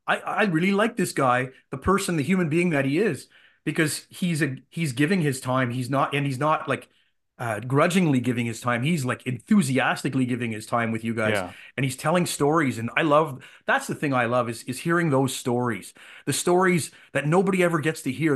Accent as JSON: {"language": "English", "town": "Ottawa", "region": "Ontario", "country": "Canada", "tie": "born or raised there", "said": "as a kid growing up in Ottawa"}